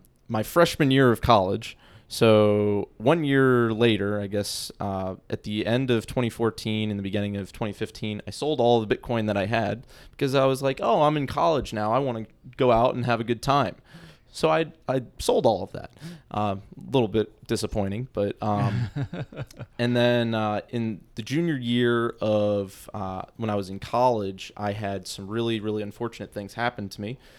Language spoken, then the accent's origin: English; Maryland, United States; also born or lived in Michigan; I'm originally from right outside Washington, D.C. In Maryland. I went and got my undergrad in Michigan at University of Detroit Mercy.